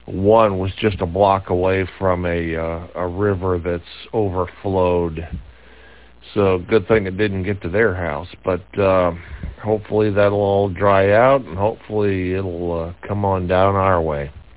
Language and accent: English; Indiana, United States; But up in my home state of Indiana, boy, Indianapolis is really getting flooded